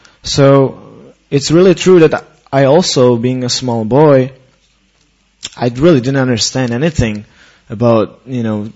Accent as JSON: {"language": "English", "country": "Czechia", "second_language": "English", "said": "because I'm somehow coming from Czech Republic"}